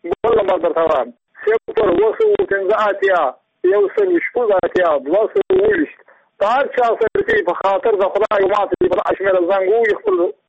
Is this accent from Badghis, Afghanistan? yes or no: yes; Muqur, Badghis, Afghanistan; زه په خپله د بادغیس د ولایت یم، د مقر ولسوالۍ یم، د همدرو د کلي یم.